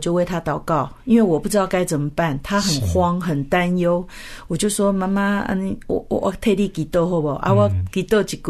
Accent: Qingtian, Zhejiang, China; 有机会就回到我的老家，因为我的老家就是在青田，当时的青田，现在的丽水，好，丽水市

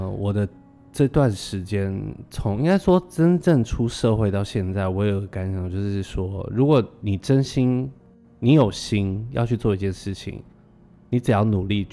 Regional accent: Taiwan; 不会像我们都是台湾人，

